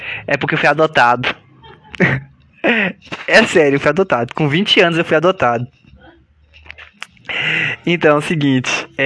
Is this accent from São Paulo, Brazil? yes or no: no; Vitória da Conquista, Bahia, Brazil; como eu nasci em Vitória da Conquista, pra quem não conhece Vitória da Conquista